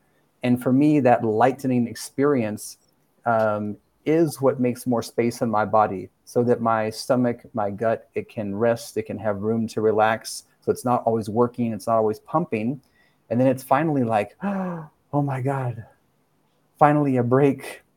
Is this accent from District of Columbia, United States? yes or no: no; Texas, United States; as a Texan, you know, this I was born into this food culture where it was very normal to, you know, just eat all of this heavy foods